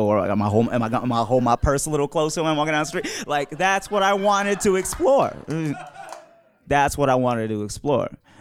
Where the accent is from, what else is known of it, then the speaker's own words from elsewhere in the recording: Wooster, Ohio, United States; But I was raised in Worcester, Ohio, and as you can see, I'm a Black African Muslim person, and that is very hard to do in Ohio.